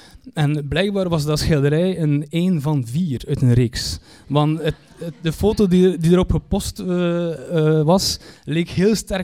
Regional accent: Kortrijk, West Flanders, Belgium; ik kom uit Kortrijk en Kortrijk is zo groot...

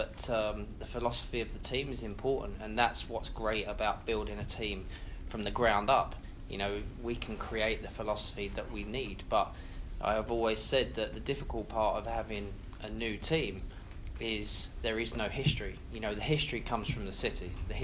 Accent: England, United Kingdom; even me as an Englishman saying it, we feel that this is what this city deserves, and this is what the people of Miami deserve.

